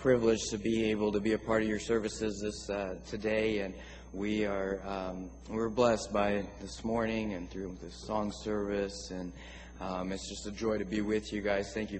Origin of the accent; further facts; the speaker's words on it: Papua New Guinea; now in United States; I love growing up in New Guinea, but when I came back to the States to go to college